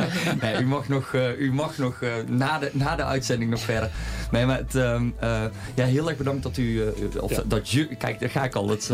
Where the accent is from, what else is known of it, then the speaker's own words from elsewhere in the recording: North Brabant, Netherlands; now in Amsterdam, Netherlands; En hier in Amsterdam ben ik een Brabander. En in Brabant ben ik juist weer iemand die in Amsterdam woont.